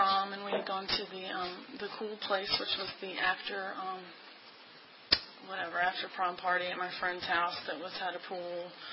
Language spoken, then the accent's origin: English; Ashland, United States; And I grew up in Ashland. I didn't move real far away from home, as you can tell. I actually live right next door to my parents and my grandmother's house now